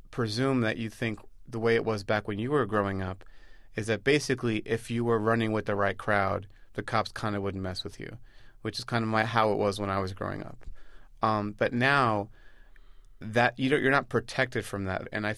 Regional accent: Bronx, New York, United States; So I had other run-ins with the police and other issues growing up in the Bronx with police

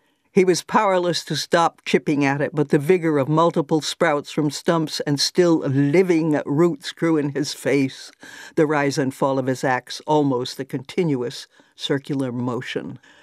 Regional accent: New England, United States; I grew up in New England, where logging began early and has persisted unto this day.

